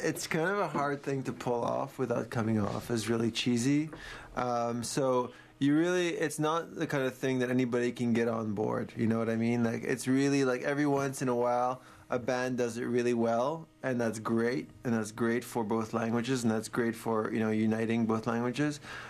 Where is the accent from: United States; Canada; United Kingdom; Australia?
Canada; Montreal, Quebec; growing up in Montreal